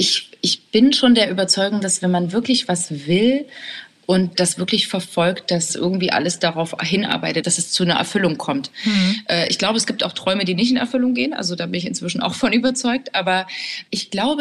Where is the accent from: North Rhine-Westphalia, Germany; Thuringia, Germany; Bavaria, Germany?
Thuringia, Germany; Erfurt; Also ich komme ja aus Erfurt